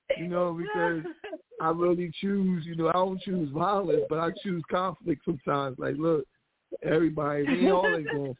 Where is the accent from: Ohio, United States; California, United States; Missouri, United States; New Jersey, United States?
New Jersey, United States; Camden; I grew up in Camden, New Jersey.